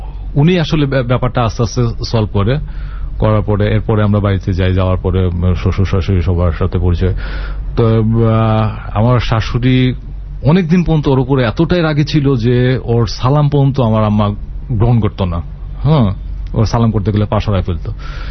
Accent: Dhaka, Dhaka Division, Bangladesh; born there; আমি জন্মাইছি ঢাকা শহরে

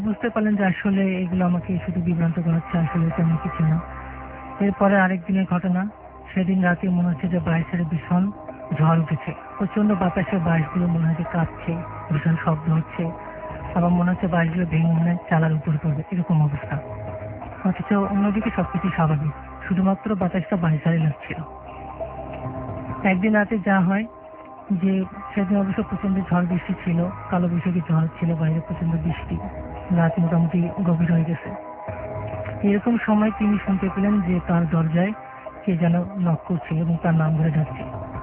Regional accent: Dinajpur, Rangpur Division, Bangladesh; born or raised there; now in Dhaka, Bangladesh

